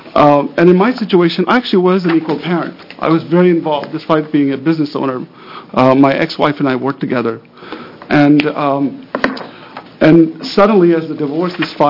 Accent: Portland, Oregon, United States; I'm from Portland, Oregon.

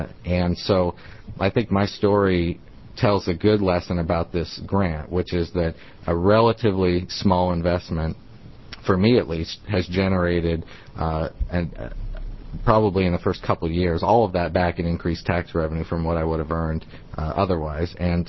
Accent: Coos Bay, Oregon, United States; now in Salem, United States; And I grew up in Coos Bay very proudly. Anyone who knows me knows that's where I'm from. I live in Salem area.

